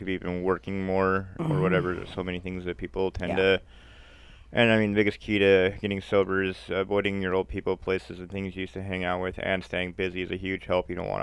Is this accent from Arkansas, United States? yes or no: no; Potlatch, Idaho, United States; also born or lived in California / Troy / Moscow; I was born in California, but I moved to the Idaho area at a young age, attending kindergarten in Troy, first and second grade here in Moscow, and third through 12th grade out in Potlatch.